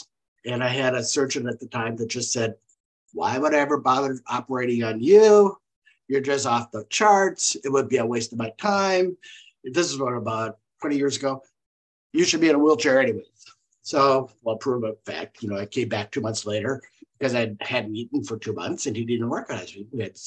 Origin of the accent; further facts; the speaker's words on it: Wisconsin, United States; I came from Wisconsin.